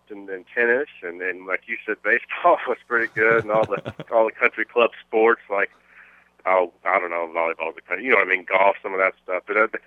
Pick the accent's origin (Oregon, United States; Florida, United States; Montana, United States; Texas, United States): Texas, United States; now in Kansas City, United States; Well, you know, growing up in Texas, I was a football guy, but when I got to Kansas City, I got here right out of college and have been here for about 14 years since